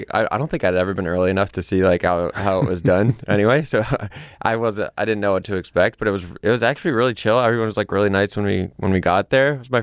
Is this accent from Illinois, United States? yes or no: yes; Winnetka, Illinois, United States; I grew up in the North Shore, so in Winnetka. So yeah, I went to New Trier High School and all that.